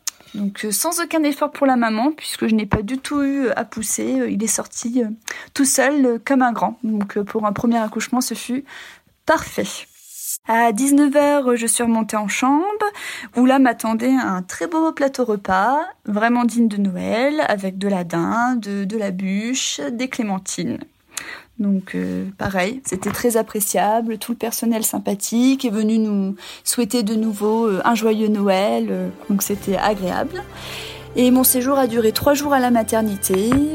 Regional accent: Auvergne-Rhône-Alpes, France; en tant que bon savoyard

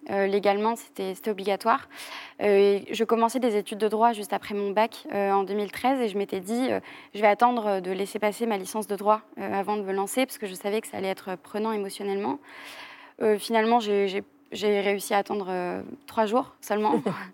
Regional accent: Paris, Île-de-France, France; On a grandi un peu à Paris, un peu à la campagne.

